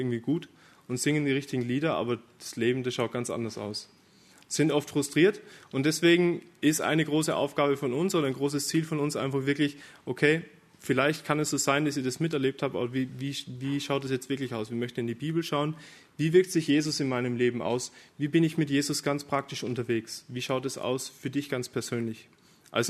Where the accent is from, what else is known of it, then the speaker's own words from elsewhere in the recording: Austria; now in Germany; ich bin in christlichen Elternhaus aufgewachsen, mein Vater ist Pfarrer in Österreich. Ich bin auch Österreicher, der Bekannte ist nebenan, ich bin der unbekannte Österreicher. Bin dann nach Deutschland gekommen